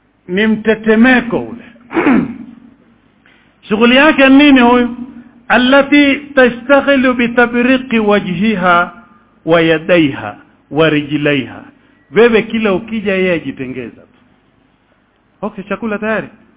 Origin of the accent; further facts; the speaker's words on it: Mombasa, Mombasa County, Kenya; Utaona kama kule kwetu Mombasa matatizo.